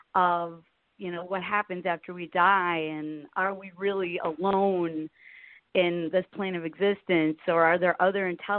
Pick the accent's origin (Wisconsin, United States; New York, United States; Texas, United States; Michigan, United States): Wisconsin, United States; Big Bend; I grew up in Big Bend, Wisconsin.